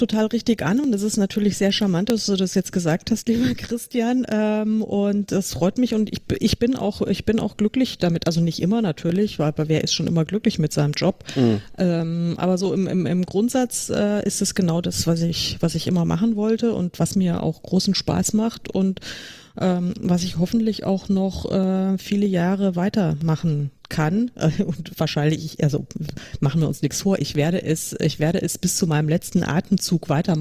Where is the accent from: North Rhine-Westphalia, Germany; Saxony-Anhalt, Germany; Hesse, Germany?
Hesse, Germany; Frankfurt; Das ist so meine Heimat. Außerdem ist Frankfurt total praktisch, weil man ganz schnell eigentlich überall ist, weil es so schön mittig liegt und also verkehrsgünstig.